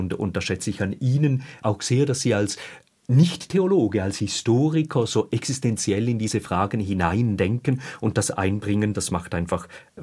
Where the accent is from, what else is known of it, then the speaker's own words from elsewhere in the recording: Germany; also born or lived in Switzerland; wenn ich denke, als Deutscher und als Schweizer, dass die Demokratie die richtige Staatsform ist